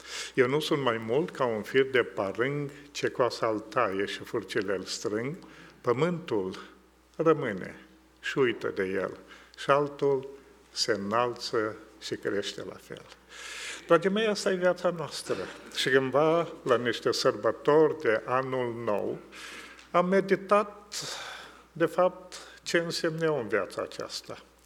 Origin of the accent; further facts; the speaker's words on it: Botoșani, Botoșani County, Romania; Și eram din Botoșani și am spus: sigur.